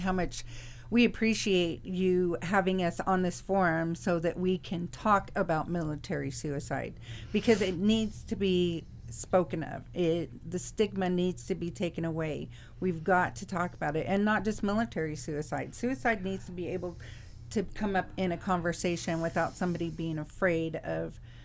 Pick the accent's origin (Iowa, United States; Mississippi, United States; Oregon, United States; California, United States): Oregon, United States; Roseburg; Well, it's like Linda said, they had the ride, and Roseburg's my hometown, so that was, you know, piqued my interest.